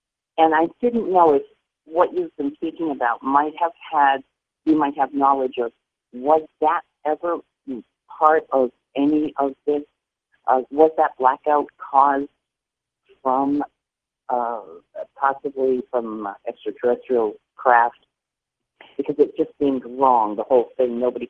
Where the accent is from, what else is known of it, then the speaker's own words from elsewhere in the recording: Boston, Massachusetts, United States; and I am originally from Boston, and I was in Boston in 1965 for the amazing blackout of the Northeast.